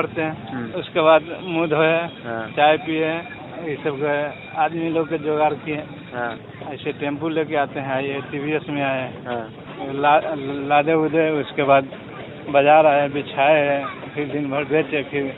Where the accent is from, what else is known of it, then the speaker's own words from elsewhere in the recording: Hinoo, Jharkhand, India; हम हिनू से आते हैं।